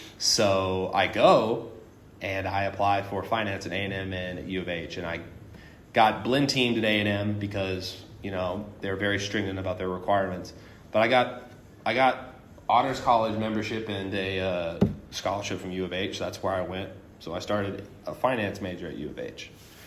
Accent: Katy, Texas, United States; also born or lived in Houston; I am born and raised in Houston, Texas, raised in Katy, Texas. I grew up in Katy

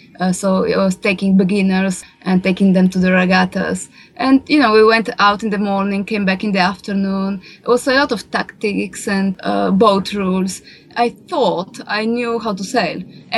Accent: Slovenia; English is a second language; when Rick came to Slovenia, we were sitting in the car driving around my hometown

